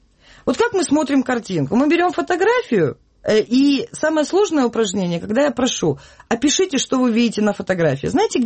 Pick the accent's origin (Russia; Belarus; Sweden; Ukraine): Ukraine; Crimea; я часто бываю в Крыму, потому что я сама из Крыма